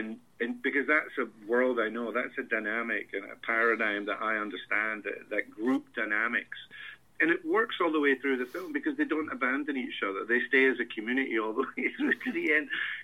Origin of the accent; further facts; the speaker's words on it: Scotland, United Kingdom; I grew up in Scotland, you know, where witches and warlocks and myths are just the norm.